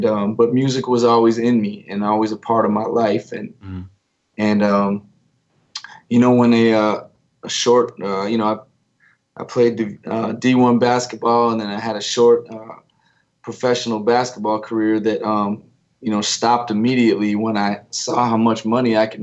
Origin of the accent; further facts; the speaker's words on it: Missoula, Montana, United States; also born or lived in New York City; now in Las Vegas, United States; I'm from Missoula, Montana.